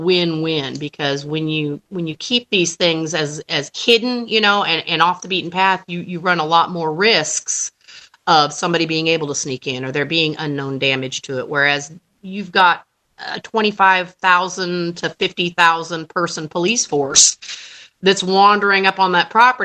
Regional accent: Hannibal, Missouri, United States; My fellow citizens and the folks that I grew up with there in Hannibal have embraced it.

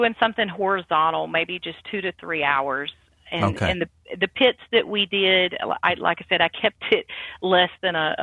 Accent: Douglasville, Georgia, United States; I lived near Atlanta. I grew up in Douglasville, and in 2011, I was done with all the concrete and then city life

